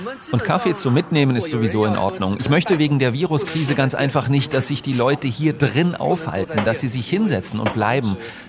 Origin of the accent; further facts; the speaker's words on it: Shanghai, China; Ich bin in Shanghai aufgewachsen.